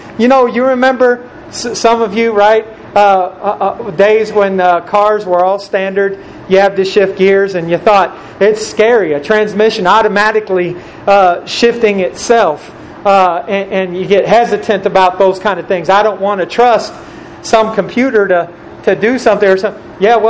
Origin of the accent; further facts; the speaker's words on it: Steubenville, Ohio, United States; I remember growing up in Steubenville, Ohio. I lived in a neighborhood that was predominantly a black neighborhood.